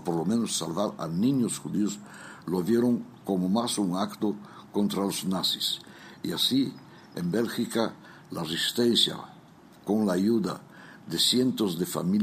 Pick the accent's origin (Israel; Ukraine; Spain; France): Israel; vengo de Israel, superviviente del Holocausto, y esta semana en misión acá en Madrid